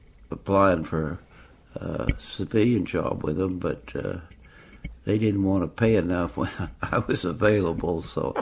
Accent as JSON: {"language": "English", "town": "Cimarron", "region": "Kansas", "country": "United States", "tie": "born or raised there", "said": "But anyway, I grew up here in Cimarron, Kansas. I was born in 1928, so I've been here all my life except my time in the Navy"}